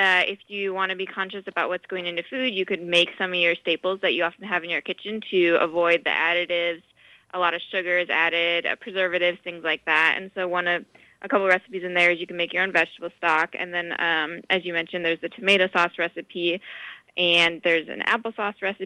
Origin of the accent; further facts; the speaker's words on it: Indiana, United States; since I grew up in Indiana, which is very landlocked, we didn't have really access to fresh fish or fresh seafood in general